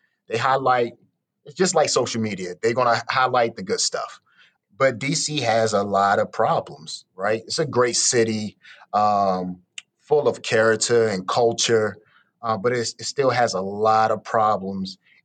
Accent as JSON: {"language": "English", "town": "Washington", "region": "District of Columbia", "country": "United States", "tie": "born or raised there", "said": "You know, I grew up in Washington, D.C., and so church was just something that we did on Sundays."}